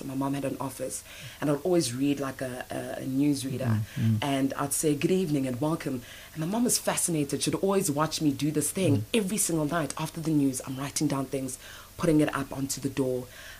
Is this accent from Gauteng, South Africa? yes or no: no; Hazyview, Mpumalanga, South Africa; young girl, 30 years old from Mpumalanga, born in a place called Sabi, raised in Hazyview.